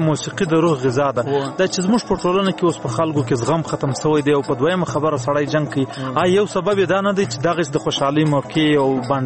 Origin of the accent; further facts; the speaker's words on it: Zhob, Balochistan, Pakistan; زه خپله د ژوب یم پخوا په ژوب او په بوري په دې سیمو کې به هم بنډارونه کېدل